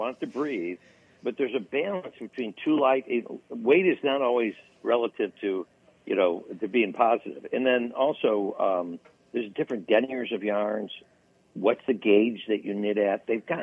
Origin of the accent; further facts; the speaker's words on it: Ohio, United States; I grew up in Ohio. My brother is in the Ohio Golf Hall of Fame.